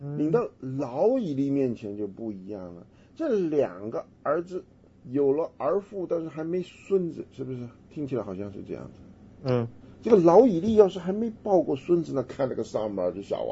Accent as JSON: {"language": "Chinese", "country": "China", "said": "我们中国人有句话叫做“睹物思人”"}